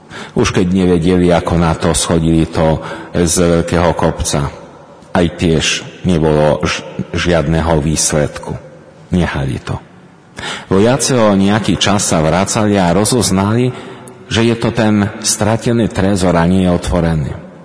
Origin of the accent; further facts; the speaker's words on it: Poland; Slovak is a second language; now in Slovakia; Aj keď 20 rokov pôsobím na Slovensku, vo väčšine v komintách sme boli Poliaci